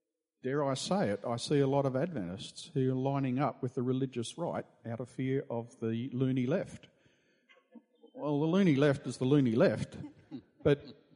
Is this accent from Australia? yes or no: yes; Australia; I'm fascinated as an Australian. As an Australian coming here